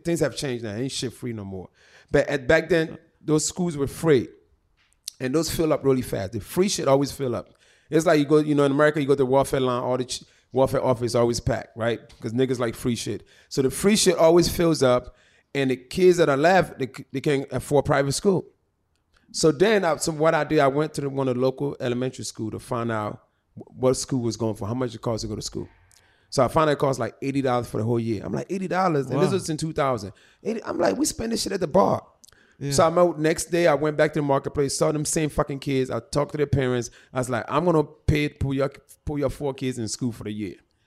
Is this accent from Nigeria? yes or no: yes; Nigeria; I'm Nigerian, Mike.